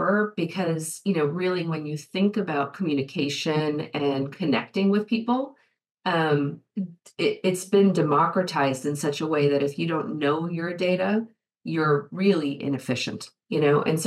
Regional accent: Kyiv, Ukraine; You know, if I don't tell you, you don't know I'm from Kiev, right? It's not obvious, but there's this whole background and whole life experience that I carry with me

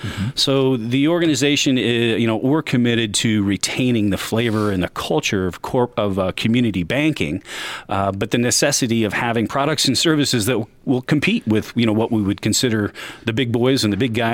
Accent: Marion, Indiana, United States; Yeah, absolutely. I grew up in Marion. My father's family is originally from Converse, but I grew up in Marion and Indiana University for college and moved out to Seattle for a little bit, but the pulls of the home state and family tugged me back.

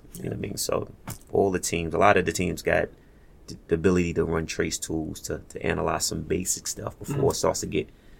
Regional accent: New York City, New York, United States; Yeah, I'm from New York City.

